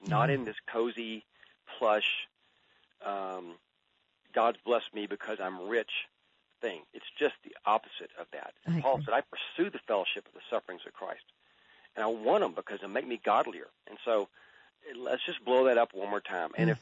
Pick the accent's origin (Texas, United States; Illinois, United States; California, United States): Texas, United States; Austin; The American Atheist Association held their annual convention in my hometown, because it started in Austin many years ago under Dr. Marilyn Murray O'Hare, Easter weekend.